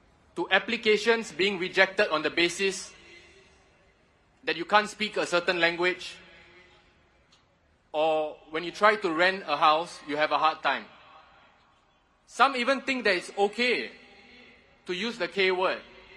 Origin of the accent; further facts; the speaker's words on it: Singapore; growing up in Singapore